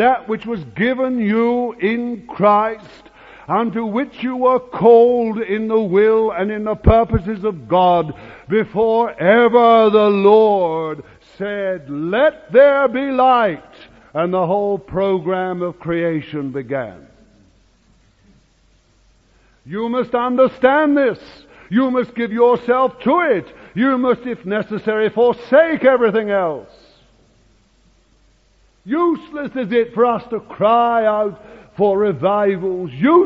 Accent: London, United Kingdom; born there; I can't help being an Englishman. That's all there is in it. So far as the place I was born, I never chose to be born in Bethnal Green in London.

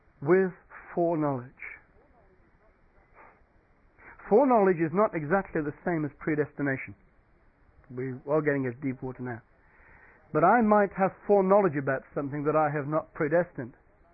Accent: England, United Kingdom; What does English mean anyway? It's just a posh word for mongrel. We don't know what we are. We're English.

